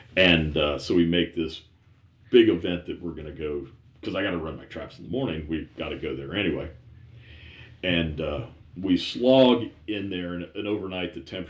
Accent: Ohio, United States; As some of you may know, I grew up in Ohio. My father was a conservation officer there.

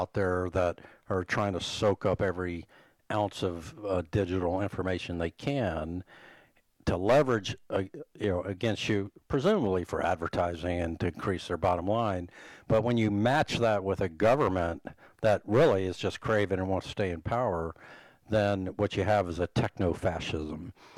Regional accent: Virginia Beach, Virginia, United States; I'm from Virginia Beach, spent a lot of time in the Outer Banks

